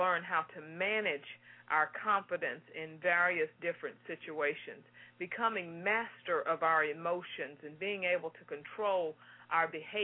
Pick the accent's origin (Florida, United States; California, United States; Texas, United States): Texas, United States; Houston